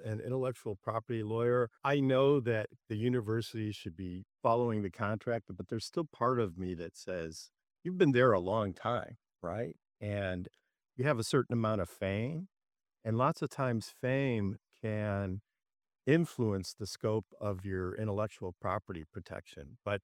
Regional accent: Chicago, Illinois, United States; And I grew up in the Midwest around Chicago.

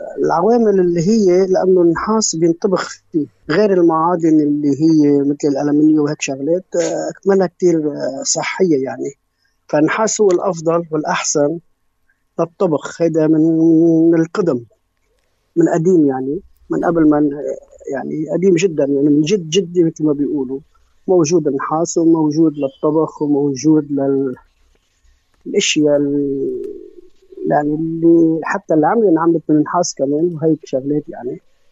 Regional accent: Lebanon; أنا بيجي بطلع من لبنان

